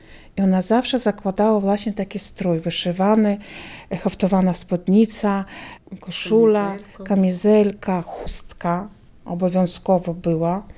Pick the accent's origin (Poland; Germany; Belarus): Belarus; Lahishyn, Brest Region; now in Pinsk, Belarus; tam, gdzie ja się urodziłam, w Łogiszynie, sama pochodzę z Łogiszyna, bo teraz mieszkam w Pińsku.